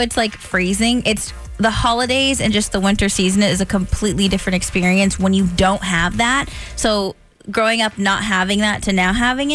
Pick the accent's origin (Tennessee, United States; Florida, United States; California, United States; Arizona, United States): California, United States; I'd say, like growing up in California all my life and then moving here